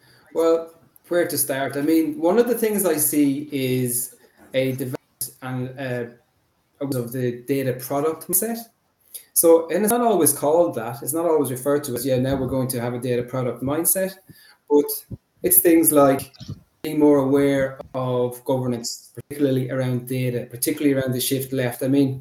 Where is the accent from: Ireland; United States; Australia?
Ireland; also born or lived in Germany; I'm Irish, I'm from Ireland, born and bred, but I got a chance to work in Germany. I was due to go for 6 months. I loved it so much. I stayed 6 years